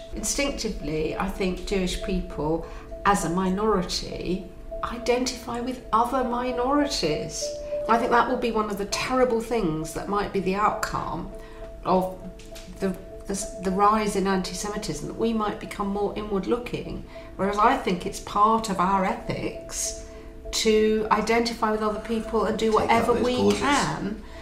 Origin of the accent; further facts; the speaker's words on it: United Kingdom; In my public life, I think of myself as British. In my private life, I'm Jewish. I'm very strongly Jewish